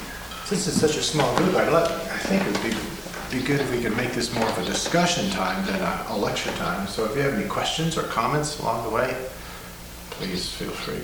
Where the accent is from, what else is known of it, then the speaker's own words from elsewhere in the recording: Texas, United States; now in Portland, United States; I'm originally from Texas, but I've been for the last 8.5 years in the Portland area.